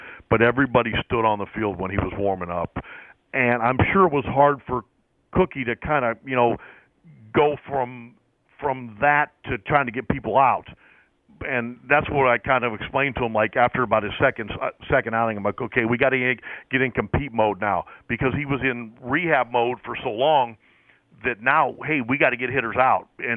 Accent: Pennsylvania, United States; I mean, I grew up in outside of Pittsburgh

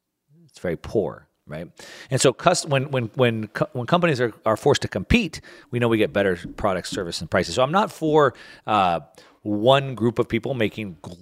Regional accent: Texas, United States; And I grew up in Texas, and so we used to do quite a bit of hunting back there.

